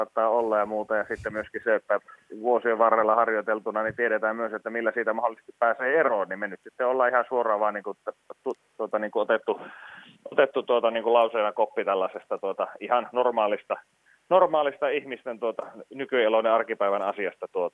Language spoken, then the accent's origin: Finnish; Oulu, North Ostrobothnia, Finland; lähdetäänkö me oululaisina nyt sitten niin kuin Tampereella myymään siipiä